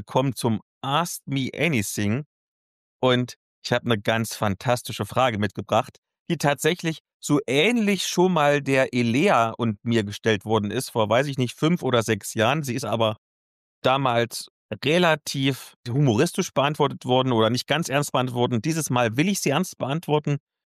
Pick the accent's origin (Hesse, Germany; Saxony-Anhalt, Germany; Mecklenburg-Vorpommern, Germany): Saxony-Anhalt, Germany; Eisleben; über den aktuellen Zustand meiner Heimatstadt Lutherstadt Eisleben